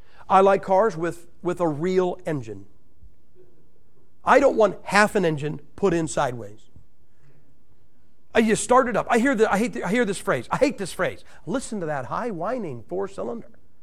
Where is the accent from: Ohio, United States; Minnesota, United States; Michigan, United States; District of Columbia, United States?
Ohio, United States; I told you, I'm from Nassau, Ohio. That's where football got its start.